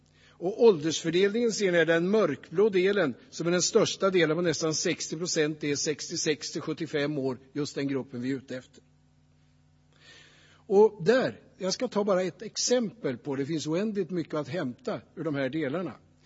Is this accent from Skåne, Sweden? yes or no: no; Västernorrland County, Sweden; Det här är den finaste och vackraste klyftan i mina hemtrakter, där Ronja Rövardotter spelades in i Skuleberget.